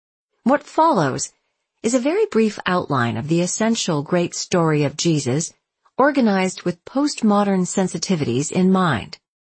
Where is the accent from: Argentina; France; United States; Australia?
United States; Seattle, Washington; But many in my hometown of Seattle would find the idea of personal sin both ridiculous and incomprehensible.